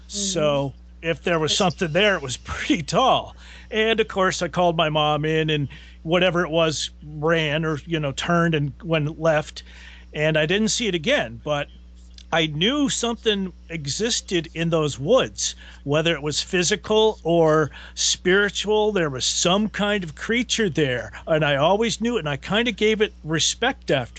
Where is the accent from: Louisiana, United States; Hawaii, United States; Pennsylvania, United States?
Pennsylvania, United States; now in New Jersey, United States; Actually, I grew up in Pennsylvania. Yeah, in the Pocono Mountains, where that guy was able to elude the police for a long time.